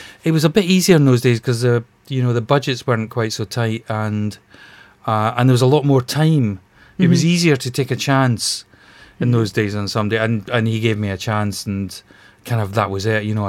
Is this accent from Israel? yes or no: no; Glasgow, Scotland, United Kingdom; now in London, United Kingdom; I mean, I'm originally from Glasgow, but, you know, I came down here about 30 years ago and I've hardly moved since.